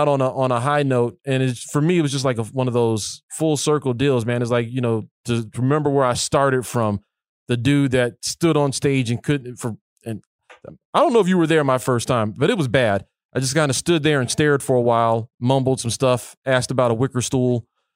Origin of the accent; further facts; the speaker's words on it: Mississippi, United States; Like the house I grew up in Mississippi was destroyed by Katrina. Like my whole neighborhood is gone.